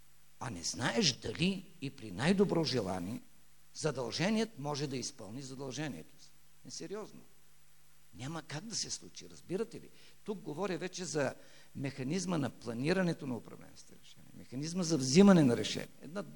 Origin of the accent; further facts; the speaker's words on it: Momchilgrad, Kardzhali Province, Bulgaria; Аз съм от Момчилград. Там има един техникум, професионална гимназия по машиностроение.